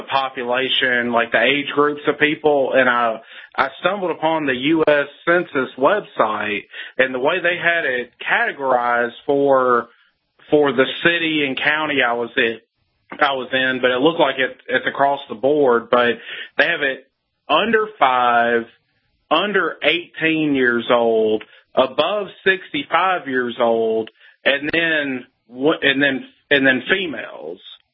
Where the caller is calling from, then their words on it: Tennessee, United States; Tennessee.